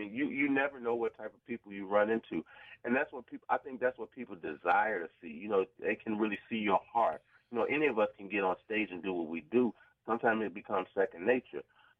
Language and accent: English; Chicago, Illinois, United States; people have really learned to embrace each proud to say I'm from Chicago.